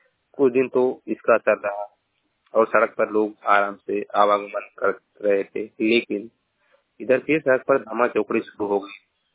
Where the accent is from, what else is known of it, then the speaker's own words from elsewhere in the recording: Maharajganj, Uttar Pradesh, India; Medina Maharajganj का निवासी हूँ।